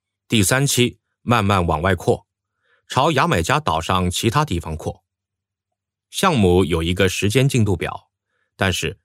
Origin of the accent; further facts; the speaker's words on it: China; 我们就告诉他们我们是中国人，在帮他们建通信网络，还让客户出去证明，证明我们是中国人。